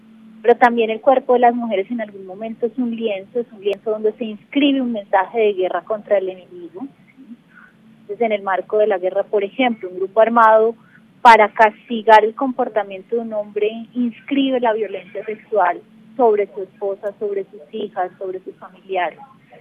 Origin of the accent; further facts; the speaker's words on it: Colombia; ahora es responsabilidad nuestra como colombianos y colombianas recibir sus memorias